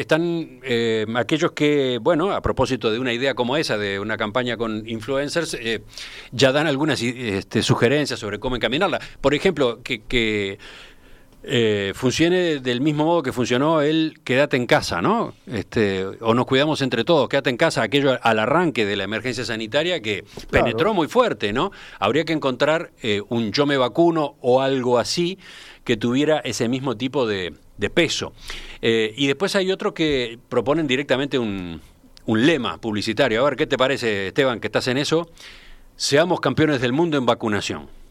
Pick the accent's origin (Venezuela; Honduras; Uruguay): Uruguay; ¿Será que como somos los uruguayos, qué, somos patéticos?